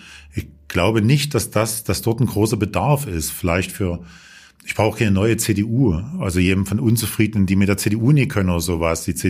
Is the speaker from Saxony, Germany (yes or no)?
yes; Dresden, Saxony, Germany; Dresden ist meine Heimatstadt. Hier bin ich zu Hause. Das ist meine Wurzel schon immer.